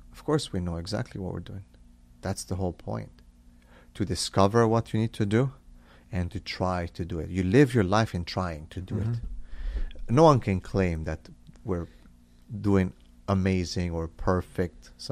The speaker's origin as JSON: {"language": "English", "country": "Romania", "tie": "born or raised there", "said": "that's how we were raised in Romania."}